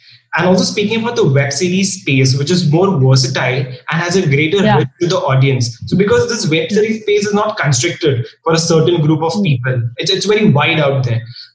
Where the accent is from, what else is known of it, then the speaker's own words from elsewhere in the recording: India; So basically, I'm an Indian and I really don't know that much of Persian